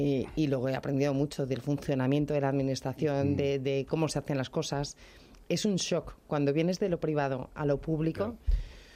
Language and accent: Spanish; Madrid, Community of Madrid, Spain; pues yo soy madrileña de toda la vida, del barrio de Argüelles